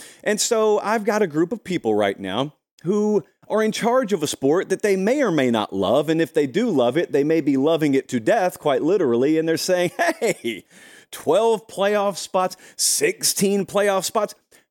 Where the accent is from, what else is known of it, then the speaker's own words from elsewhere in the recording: the South, United States; I grew up in the South.